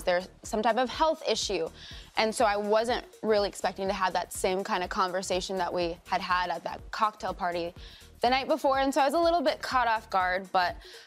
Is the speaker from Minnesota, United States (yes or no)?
yes; Minnesota, United States; I mean, I love Minnesota. I grew up in Minnesota.